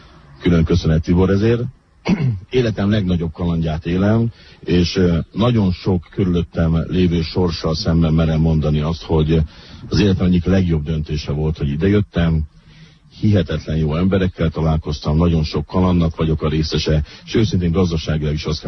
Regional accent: Budapest, Hungary; moved away as an adult; now in Romania; Én Budapest Zuglóból jöttem ide, 2001-ben érkeztem, január 21-én pontosan

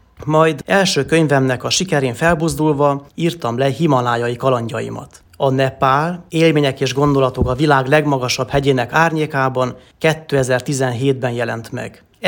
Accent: Târgu Lăpuș, Maramureș, Romania; also born or lived in Sighișoara; A múlt héten beszéltem arról, hogy a máramarosi Magyarláposon születtem, ahol természetközelben, édeni környezetben nevelkedtem.

